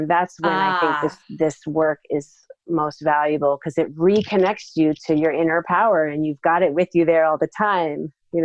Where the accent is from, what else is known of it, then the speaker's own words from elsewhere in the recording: Massachusetts, United States; I'm speaking to you from Western Mass today, which is actually where I grew up. It's my hometown, and over many years tried to escape the valley like many do and just couldn't leave, kept coming back.